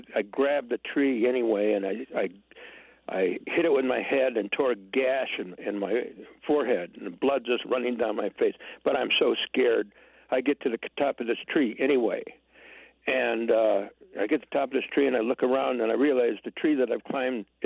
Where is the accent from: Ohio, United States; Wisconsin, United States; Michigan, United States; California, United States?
Michigan, United States; You know, I grew up in Michigan, and my boyhood wild places were swamps and river bottoms and woods.